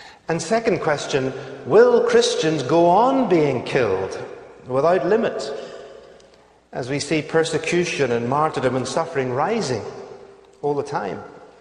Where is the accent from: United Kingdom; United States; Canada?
United Kingdom; Northern Ireland; accent: Northern Irish; and now you have to get used to my Northern Irish accent. I'm just telling you that so you don't spend the rest of the sermon wondering where I come from.